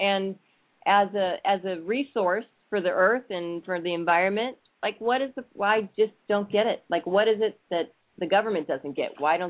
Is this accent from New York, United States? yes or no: no; Oakland, California, United States; born there; Well, I was born in Oakland, so I know what you're talking about.